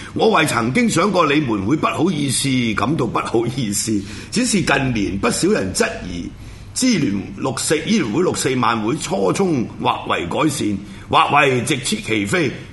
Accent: Guangdong, China; 咁保姆就係開妓院嘅女人，即係我哋廣東人比較粗俗啲叫龜婆。

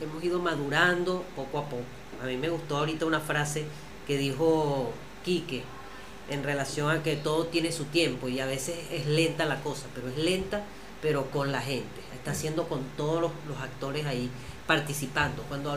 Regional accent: Venezuela; la delegación que venimos de Venezuela está conformada por 4 mujeres y 4 hombres

